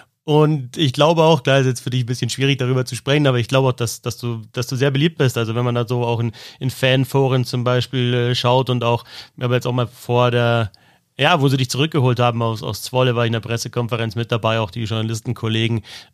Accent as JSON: {"language": "German", "region": "Bavaria", "country": "Germany", "said": "das Meer ist eigentlich viel schöner als die Berge und die Seen da bei uns in Bayern"}